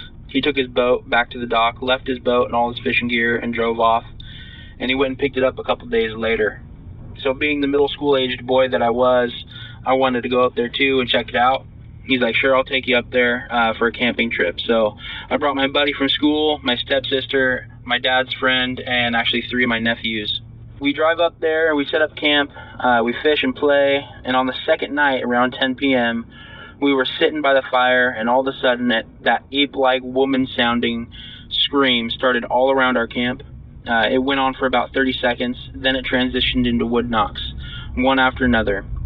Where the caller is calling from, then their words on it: Washington, United States; from Washington State.